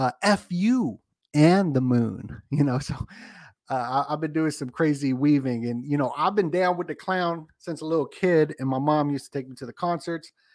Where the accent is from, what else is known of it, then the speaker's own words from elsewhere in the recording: Las Vegas, Nevada, United States; And I'm from Las Vegas.